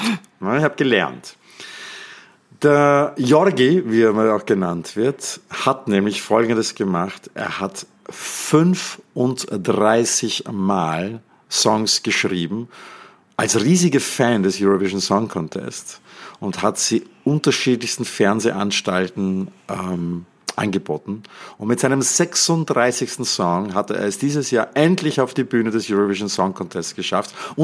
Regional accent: Netherlands; German is a second language; Und das sage ich als Niederländer

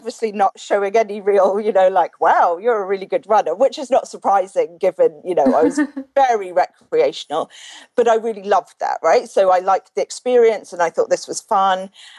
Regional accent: East of England, United Kingdom; I ran when I was at school in the UK. Like, I grew up in Norfolk

